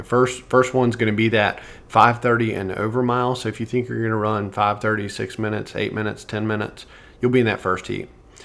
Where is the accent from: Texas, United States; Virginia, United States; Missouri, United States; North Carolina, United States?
North Carolina, United States; Charlotte; I grew up in Charlotte, went to Carolina, so I grew up at the Charlotte Tuesday night track meets.